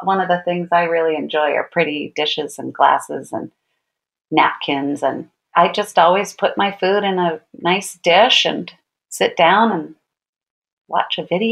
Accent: New York, United States; And as a New Yorker, I walk a lot of miles and walking everywhere.

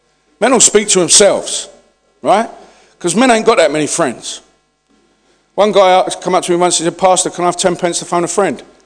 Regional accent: London, United Kingdom; accent: Cockney; you can probably tell from my accent, I've got a Cockney accent, I speak in slang

